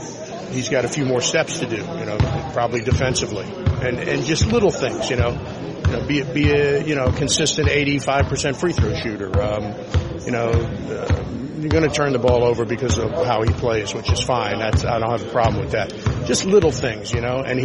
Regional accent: Washington, District of Columbia, United States; especially to be doing it in my hometown for the team that I grew up rooting for.

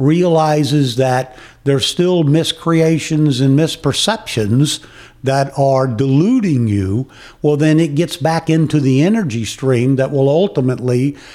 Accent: Virginia Beach, Virginia, United States; I've read many of his readings growing up in Virginia Beach

